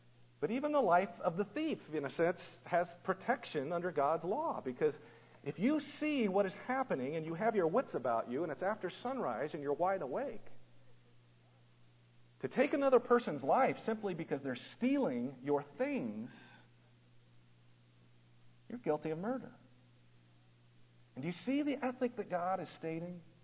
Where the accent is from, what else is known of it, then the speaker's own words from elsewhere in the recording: Colorado, United States; Keep in mind, I grew up in Colorado, and that means that I had shotguns and rifles around our house as much as footballs and bicycles.